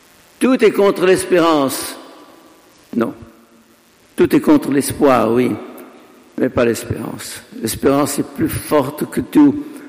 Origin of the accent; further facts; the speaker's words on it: Egypt; Nous la connaissons chez nous en Égypte et dans tout le Proche-Orient.